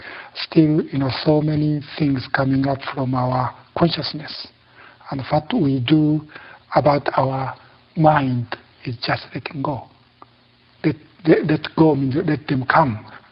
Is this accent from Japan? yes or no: yes; Japan; Because I was born in Japan and educated in Japanese society, my view is influenced by Japanese system of value.